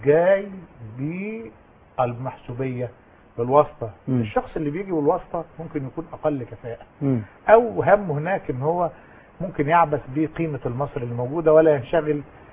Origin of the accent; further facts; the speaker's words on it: Egypt; احنا مصريين